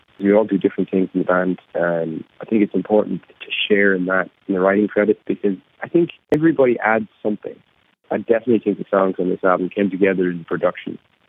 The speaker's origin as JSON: {"language": "English", "country": "Ireland", "said": "We're Irish people playing Irish music. We grew up playing Irish music."}